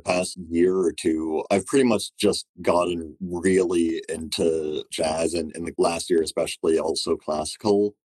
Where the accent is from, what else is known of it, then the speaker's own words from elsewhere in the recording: Rhode Island, United States; But I mentioned that I was from Rhode Island and I was playing bass